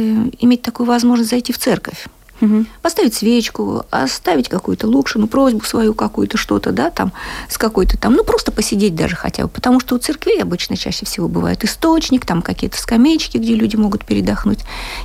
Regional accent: Latvia; Мы вот вдвоем из Латвии.

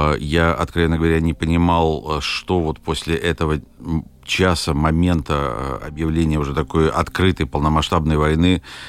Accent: Lviv, Lviv Oblast, Ukraine; moved away as an adult; also born or lived in Moscow; now in Latvia; коль скоро я родился во Львове и вырос там, и окончил школу, и из Львова я уехал учиться в Москву, где потом остался работать.

